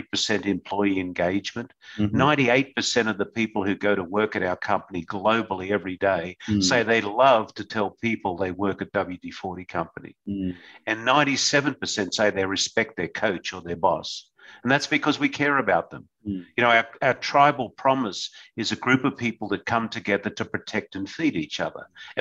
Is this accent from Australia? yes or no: yes; Australia; being an Australian